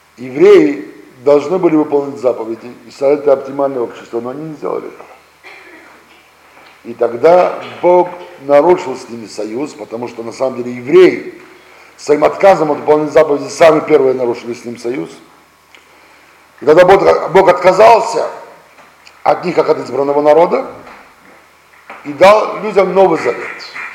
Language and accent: Russian; Russia; born there; И то, что мы сами родились здесь, в России